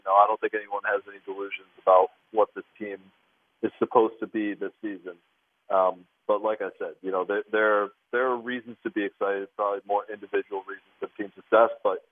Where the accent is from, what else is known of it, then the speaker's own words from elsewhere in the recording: Michigan, United States; Well, I grew up in Michigan, so I wasn't privy too often to all of the Pirates' pains and misfortunes